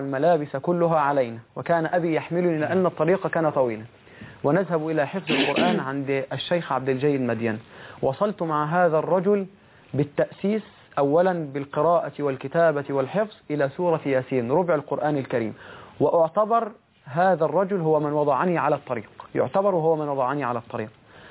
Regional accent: Al-Qarateen, Giza Governorate, Egypt; لم يجد في قريتنا، هي تسمى قرية القراطيين بمركز أوسيم محافظة الجيزة، وهي 6 أكتوبر حاليا

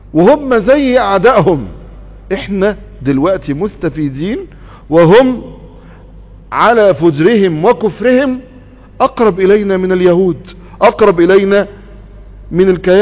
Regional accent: Egypt

